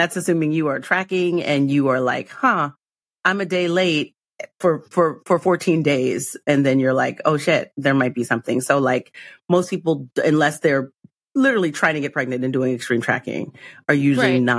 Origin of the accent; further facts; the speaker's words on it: New York, United States; But that's a luxury that I had as a New Yorker.